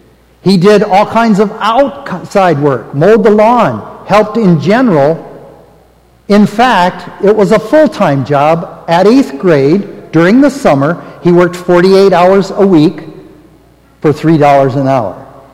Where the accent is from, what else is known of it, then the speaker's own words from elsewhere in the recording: Nebraska, United States; I was born and raised in Nebraska.